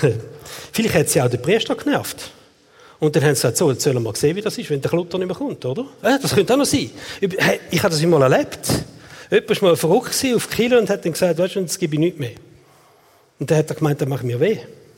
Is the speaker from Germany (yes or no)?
no; Switzerland; Vielleicht sind wir da erblich vorbelastet als Schweizer, oder?